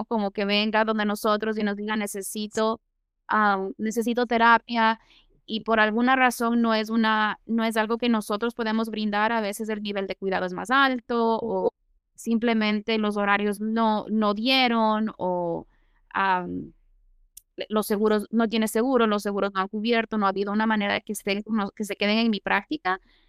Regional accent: Connecticut, United States; si es que yo soy de Connecticut

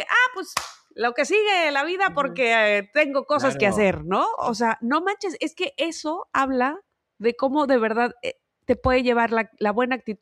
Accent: Monterrey, Nuevo León, Mexico; O sea, yo vengo de Monterrey

